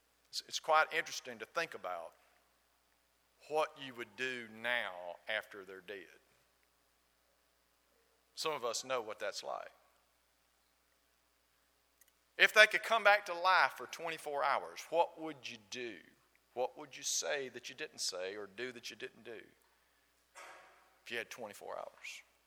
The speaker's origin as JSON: {"language": "English", "region": "Alabama", "country": "United States", "accent": "Southern", "said": "It's called Southern. I don't hear you talk. This gentleman looked me right in the eye and said, \"Where are you from?\" \"From.\" \"I'm from.\" \"From.\" \"I'm from Alabama.\""}